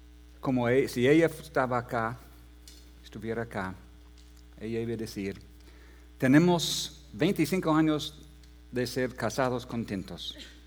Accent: Arequipa, Peru; Yo soy arequipeño de corazón, que significa que yo soy peruano de corazón

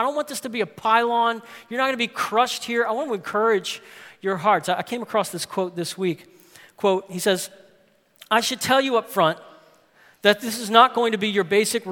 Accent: New Orleans, Louisiana, United States; I had some friends when I was growing up in New Orleans

